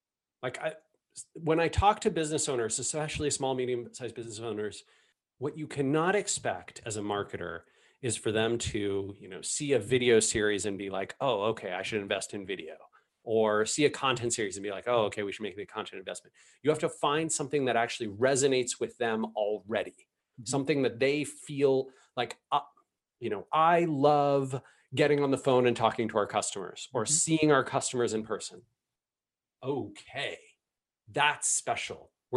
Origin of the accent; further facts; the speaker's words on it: Seattle, Washington, United States; there's a company that's located here in my hometown called Savor Seattle.